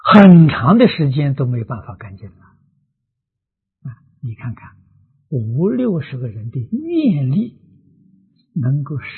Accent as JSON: {"language": "Chinese", "country": "China", "said": "我们中国人讲气氛，外国人讲磁场啊，很不好。"}